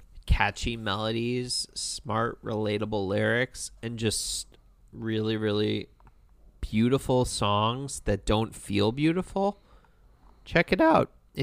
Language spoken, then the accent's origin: English; Akron, Ohio, United States; So it's like, hey, man, I'm from Akron. Akron's cool too.